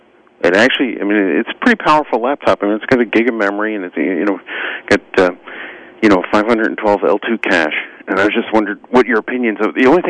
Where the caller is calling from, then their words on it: Buffalo, New York, United States; Yes. Beautiful downtown Buffalo.